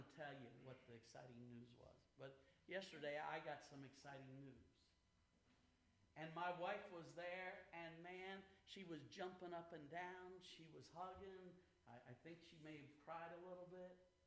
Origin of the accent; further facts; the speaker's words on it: Smoky Mountains, United States; And I was from the Smoky Mountains, and they would laugh at me.